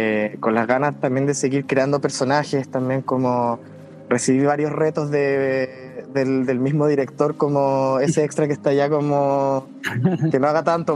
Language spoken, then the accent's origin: Spanish; Valdivia, Los Ríos, Chile; en Valdivia también, como bien decía, soy de allá, entonces, soy de Valdivia, no sé si lo dijimos, pero claro, lo menciono